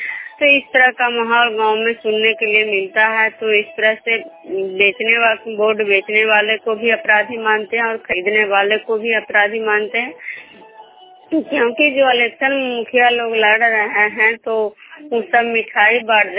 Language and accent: Hindi; Vishnupur, Bihar, India; मैं विष्णुपुर ग्राम खजरा पंचायत नालंदा जिला नगर नौसा प्रखंड की निवासी हूँ।